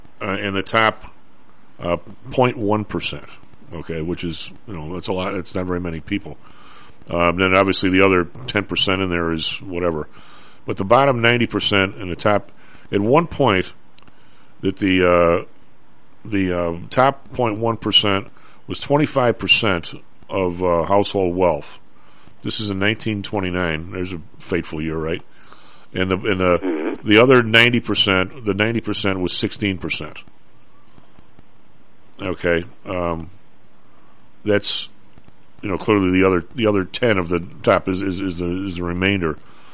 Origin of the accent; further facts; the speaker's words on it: Ireland; Hey, I'm Irish.